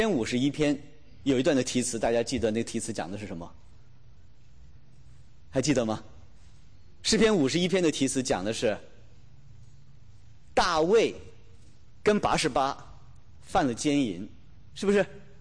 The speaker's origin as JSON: {"language": "Chinese", "country": "China", "said": "在我们中国人的传统文化当中，在每一个民族的传统文化当中都讲到感恩乃是一种的美德"}